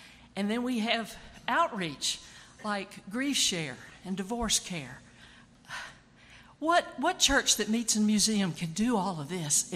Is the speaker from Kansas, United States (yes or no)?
no; Houston, Texas, United States; because I'm from Houston, you know, up the road.